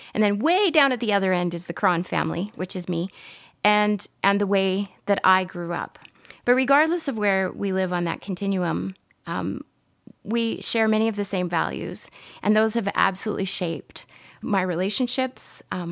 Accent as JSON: {"language": "English", "country": "Canada", "said": "And instantly I said, \"Well, I'm Canadian.\""}